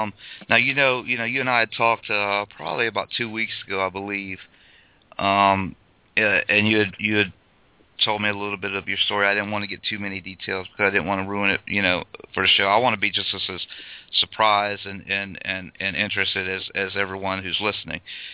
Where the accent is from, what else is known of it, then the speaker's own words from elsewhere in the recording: Morgan City, Louisiana, United States; Yeah, I'm originally from Morgan City, Louisiana, and I know exactly where you're talking about.